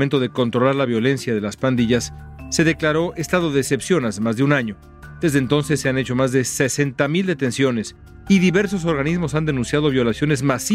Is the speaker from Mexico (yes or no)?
yes; Mexico; situaciones que a mí como mexicano me parecen surrealistas.